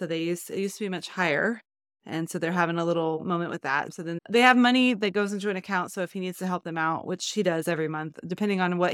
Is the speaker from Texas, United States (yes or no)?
yes; Texas, United States; And please don't be offended if you're from Texas, because I'm from Texas.